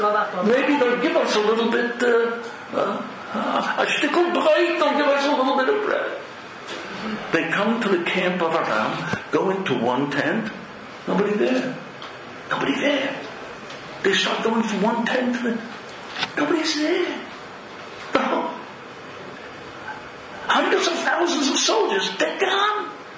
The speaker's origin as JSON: {"language": "English", "town": "Jerusalem", "region": "Jerusalem District", "country": "Israel"}